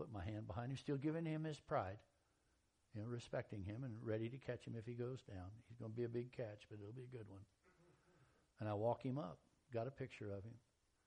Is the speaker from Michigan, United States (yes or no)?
no; Texas, United States; Dude, I'm from Texas.